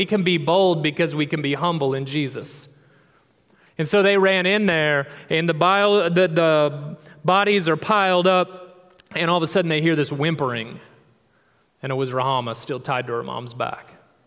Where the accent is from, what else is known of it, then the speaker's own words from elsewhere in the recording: St. Louis, Missouri, United States; also born or lived in Texas; now in Kansas City, United States; Born and raised in St. Louis. Cheers. And lived in Texas for 15 years and then just moved to Kansas City a couple years ago.